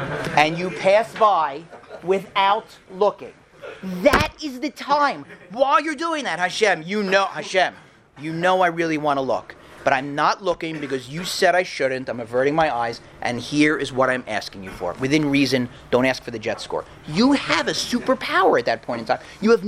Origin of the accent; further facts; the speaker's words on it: Philadelphia, Pennsylvania, United States; Oh, yeah, I'm from Philly. The Eagles have never even won a Super Bowl.